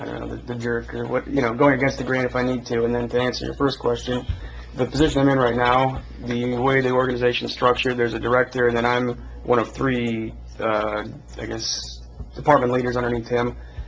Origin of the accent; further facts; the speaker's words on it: Tecumseh, Michigan, United States; I grew up in Tecumseh, Michigan. So not too far from here.